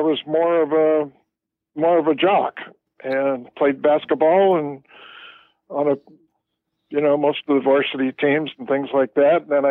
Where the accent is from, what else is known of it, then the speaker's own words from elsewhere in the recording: Kensington, California, United States; I was born and raised in basically Berkeley, a little small community called Kensington.